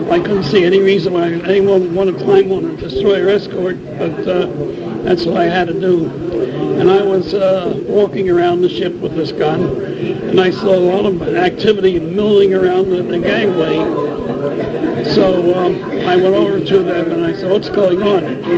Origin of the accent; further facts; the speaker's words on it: Hackensack, New Jersey, United States; I come from Hackensack, New Jersey.